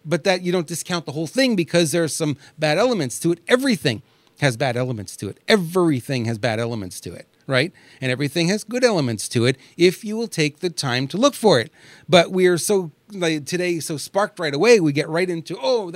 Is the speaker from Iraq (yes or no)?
no; Canada; also born or lived in New York, United States; I grew up in Canada, for some of you who know. I was born in New York, but I actually grew up in Canada.